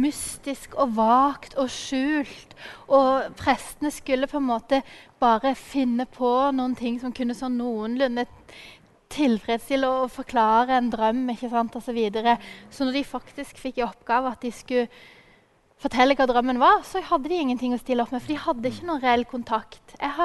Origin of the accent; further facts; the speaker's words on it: Sandnes, Rogaland, Norway; Jeg kommer fra Sandnes.